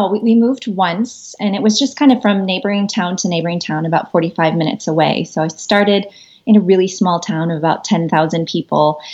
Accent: Midwest, United States; Well, I grew up in the Midwest, so it was a lovely childhood.

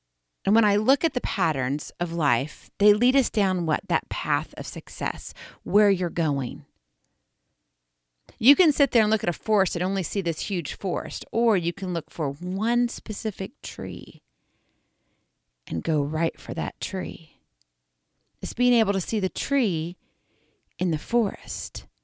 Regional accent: Hawaii, United States; also born or lived in Kansas City; Well, I'm originally from Hawaii, but I have lived a lot of my life in Kansas City and I have family there.

